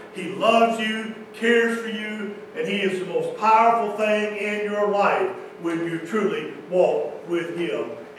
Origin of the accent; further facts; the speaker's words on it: Kentucky, United States; Anytime Monica and I travel, and people know we're from Kentucky.